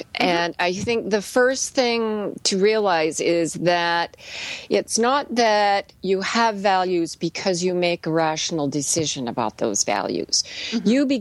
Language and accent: English; Canada; now in United States; for me as a Canadian coming to America